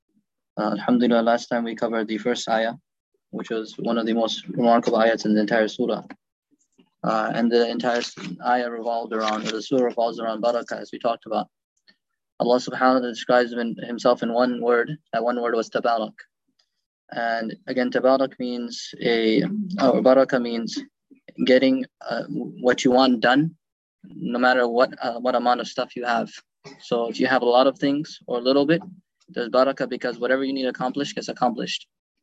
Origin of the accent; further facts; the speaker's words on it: United States; born there; I'm not special because I was born in America.